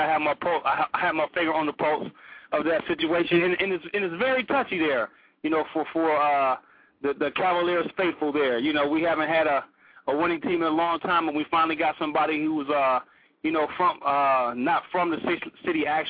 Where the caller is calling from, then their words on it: Cleveland, Ohio, United States; I happen to be one of your listeners, and I'm from Cleveland, Ohio.